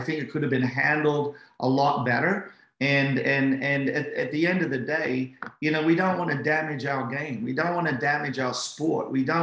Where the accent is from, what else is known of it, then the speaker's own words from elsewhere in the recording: Australia; as an Aussie